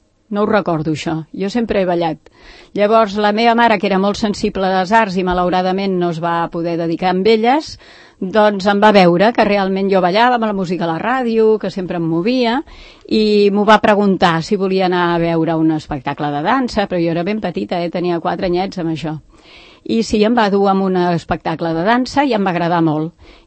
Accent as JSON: {"language": "Catalan", "town": "Barcelona", "region": "Catalonia", "country": "Spain", "tie": "born or raised there", "also_born_or_lived": "Belgium", "lives_now": "Sant Cugat del Vallès, Spain", "said": "tot i que jo sóc filla del centre de Barcelona, però em vaig acostumar allà a estar una mica més tranquil·la i ho trobava en falta. I finalment pues, vaig decidir venir-me a instal·lar aquí a Sant Cugat."}